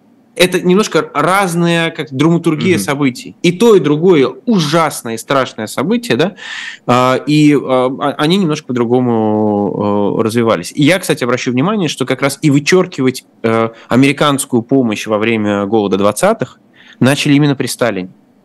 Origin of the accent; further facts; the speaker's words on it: Orenburg, Orenburg Oblast, Russia; в моем родном городе, в Оренбурге.